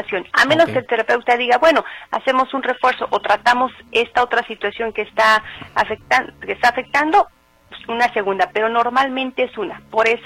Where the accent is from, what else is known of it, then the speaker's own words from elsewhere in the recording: Puebla, Mexico; yo soy de Puebla y de allá se maneja mucho lo que es el guasontle